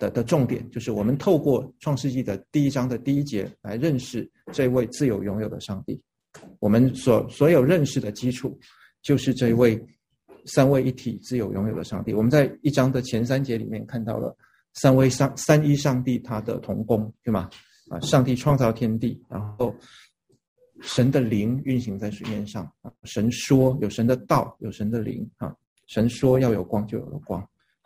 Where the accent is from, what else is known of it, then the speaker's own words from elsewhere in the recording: China; 我们中国人说这个上下四方叫做宇，对吧？